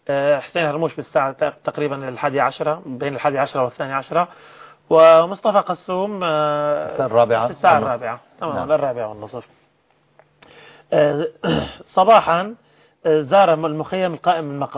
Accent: Syria; عندنا في سوريا

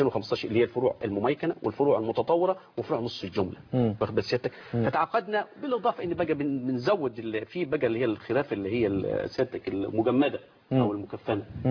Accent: Upper Egypt, Egypt; عندنا في الصعيد

